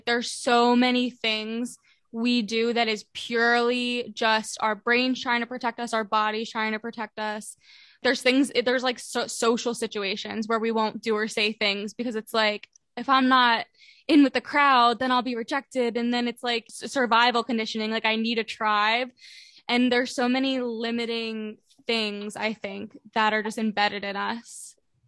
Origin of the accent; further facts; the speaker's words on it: New Jersey, United States; we grew up in South Jersey and I didn't even know they were there.